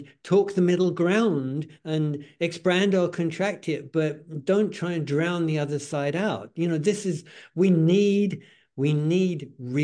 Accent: Canada; I can't even say I'm a Canadian

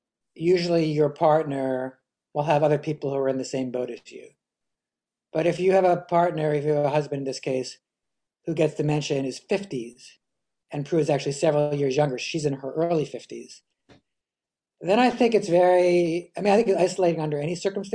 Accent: New York City, New York, United States; I'm not a Knicks fan for some strange reason, because I grew up in New York City.

